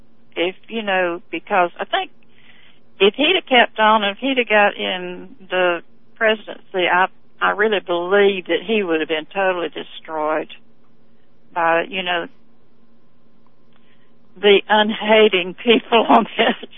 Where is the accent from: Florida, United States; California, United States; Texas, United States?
Florida, United States; Because see, I'm from Florida, and I listened to all that stuff, you know, about Gore